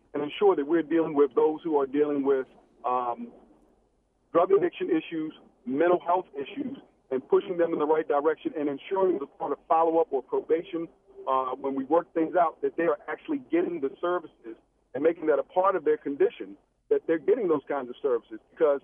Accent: Baltimore, Maryland, United States; Having been born and raised in Baltimore City and my beginnings and how I got to where I am, I have not forgotten what Baltimore has done for me

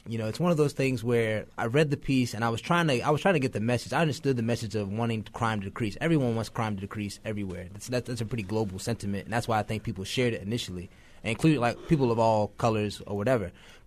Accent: Baltimore, Maryland, United States; I mean, I grew up in Northwest Baltimore, and the area I lived in was pretty nice, but I've always seen crime.

